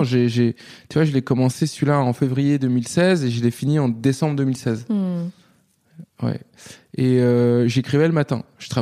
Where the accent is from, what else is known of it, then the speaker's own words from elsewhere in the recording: Nantes, Pays de la Loire, France; moi, quand j'ai grandi à Nantes, on disait gars, ouais.